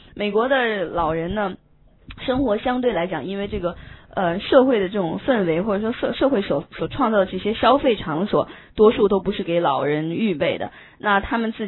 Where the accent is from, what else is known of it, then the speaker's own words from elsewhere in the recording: China; 这是跟我们中国人思维特别不一样的地方